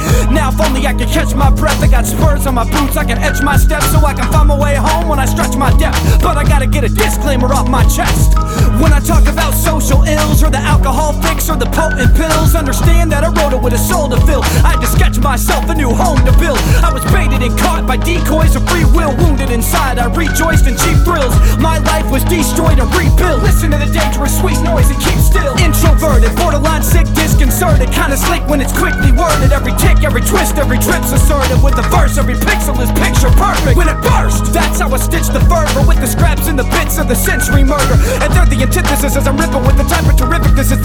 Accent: Kansas City, United States; I was born and raised in Kansas City.

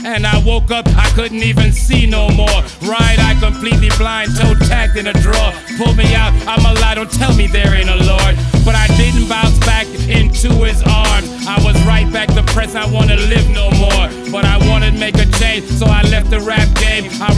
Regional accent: Brooklyn, New York, United States; I was just a little underestimated kid. Growing up in Brooklyn, I had fun in spite of this condition I was dealt, feeling sorry for myself.

